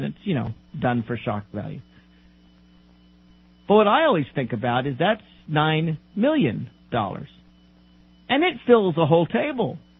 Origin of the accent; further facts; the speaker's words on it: United States; Now, you know, I'm as against big spending as any American.